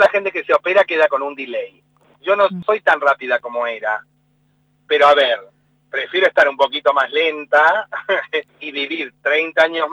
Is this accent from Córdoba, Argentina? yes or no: yes; Córdoba, Argentina; creo que los cordobeses tenemos una manera de contar las cosas que es graciosa y yo no tengo tonada